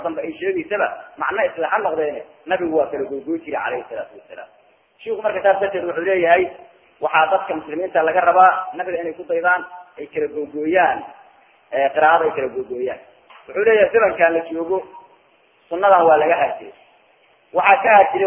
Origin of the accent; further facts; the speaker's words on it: Somalia; من العربية من الصومالية أنا عجمية صومالية